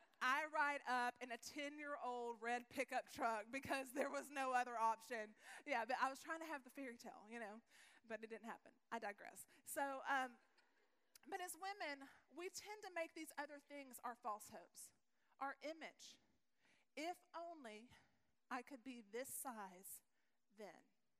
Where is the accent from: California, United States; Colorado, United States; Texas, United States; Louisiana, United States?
Texas, United States; Because I'm from Texas, and there's always a horse involved in the rescue, okay?